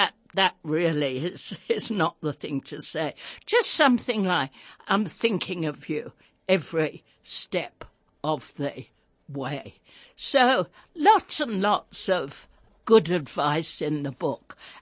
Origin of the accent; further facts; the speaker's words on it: London, United Kingdom; I'm, as you know, I'm English. I was born in London.